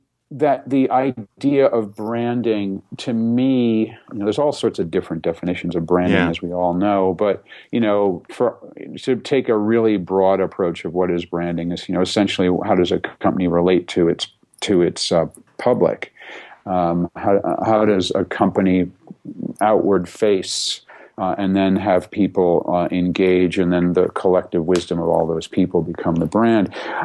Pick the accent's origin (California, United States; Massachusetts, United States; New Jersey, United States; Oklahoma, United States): Massachusetts, United States; Boston; I'm from Boston, just south of New Hampshire